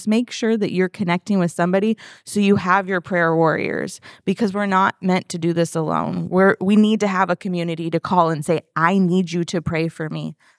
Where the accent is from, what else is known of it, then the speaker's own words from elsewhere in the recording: San Diego, California, United States; You guys, I'm not from Florida. I'm from San Diego.